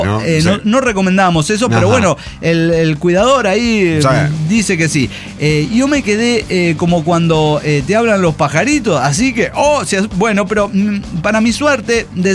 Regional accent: Costa Rica; soy tica, quiero ver un oso

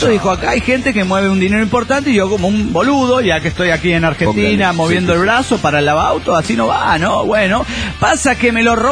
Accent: Cajamarca, Peru; de Cajamarca, Perú.

